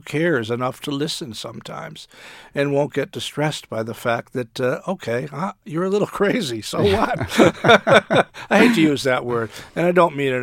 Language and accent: English; Waterbury, Connecticut, United States; in a large general hospital in my hometown, Waterbury, Connecticut.